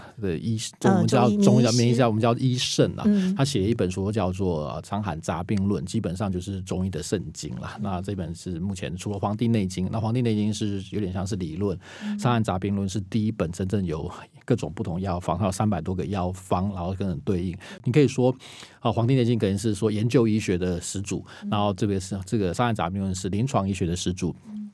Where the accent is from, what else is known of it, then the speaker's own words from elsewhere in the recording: United States; 那我来自美国，我现在住在美国。那美国在行医